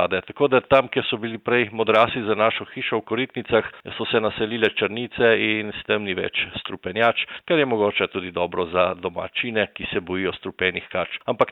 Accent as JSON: {"language": "Slovenian", "region": "Littoral–Inner Carniola", "country": "Slovenia", "tie": "born or raised there", "said": "No in jaz sem doma iz Zgornje Pivke in ker tam spremljam živi svet že več kot 50 let"}